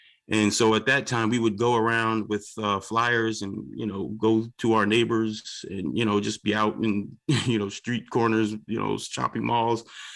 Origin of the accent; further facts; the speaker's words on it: New Jersey, United States; now in Zion, United States; I moved from New Jersey in 2001, and I was raised in the chapters there in New Jersey.